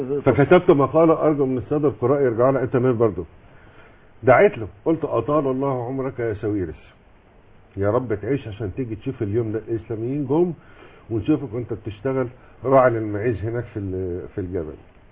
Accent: Egypt; احنا مصريين

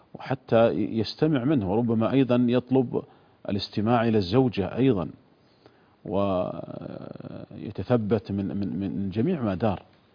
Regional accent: Saudi Arabia; وكان هذا هو الذي عليه فتوى عندنا في المملكة العربية السعودية

